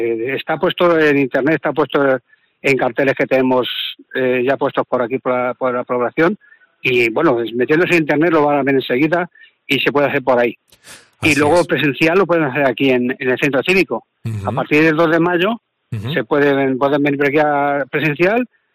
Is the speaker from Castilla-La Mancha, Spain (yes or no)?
yes; Alcázar de San Juan, Castilla-La Mancha, Spain; ahora mismo no sé los que somos de Alcázar